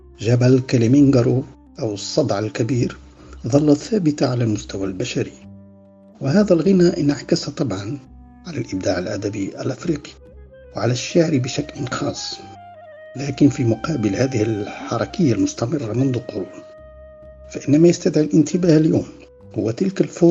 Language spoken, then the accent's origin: Arabic; Morocco; يجب الاعتراف أننا متأخرون ومقصرون جدا كمغاربة في المقام الأول باعتبارنا أفارقة أيضا